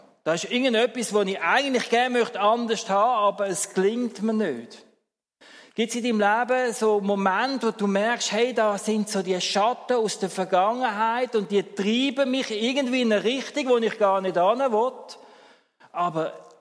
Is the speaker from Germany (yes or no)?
no; Switzerland; Was findest du das Sonderlichste an uns Schweizer?